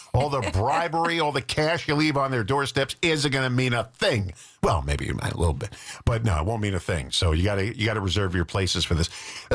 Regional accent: Bronx, New York, United States; also born or lived in Long Island; When I grew up in the Bronx, we had the Bronx Zoo was not right near.

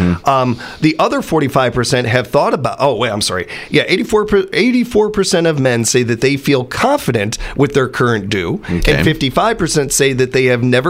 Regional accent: Illinois, United States; And I grew up in Illinois.

